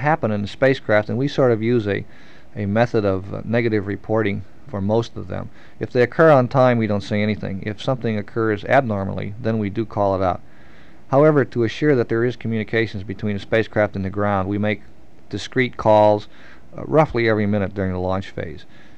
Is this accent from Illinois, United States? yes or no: yes; Chicago, Illinois, United States; born there; now in Michigan, United States; No, I was born in Chicago, but my parents live in Michigan now, and we moved there in 1942 and have lived in Michigan since 1942.